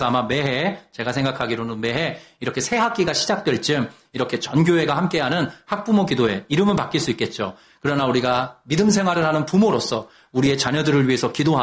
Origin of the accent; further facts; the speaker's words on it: Seoul, South Korea; 저 어릴 때 이제 한강 근처에 살았거든요. 옛날엔 고수부지라 그랬어요.